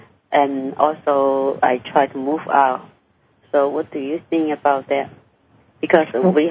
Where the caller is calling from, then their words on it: New York City, New York, United States; Yes, New York City.